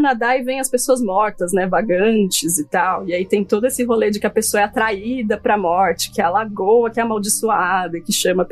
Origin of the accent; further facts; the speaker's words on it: Poá, São Paulo, Brazil; daqui do Alto Tietê, onde eu e o Keller, onde a gente mora, né? Eu sou de Poá, pra quem não sabe, o Keller é de Suzano.